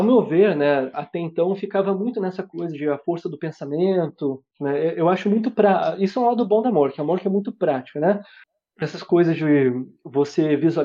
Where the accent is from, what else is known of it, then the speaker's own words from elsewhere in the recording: Rio de Janeiro, Brazil; eu sou do interior do Rio de Janeiro, né?